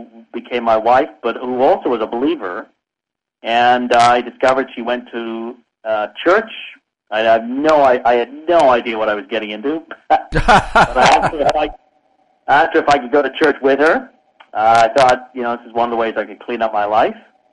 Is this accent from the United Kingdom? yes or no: yes; England, United Kingdom; born there; Yeah, I was born in England, but my mother was born just outside of Dublin, a seaside resort called Bray. And she came over to England to work in Cadbury's chocolate factory in Birmingham, or just outside Birmingham, a place called Bourneville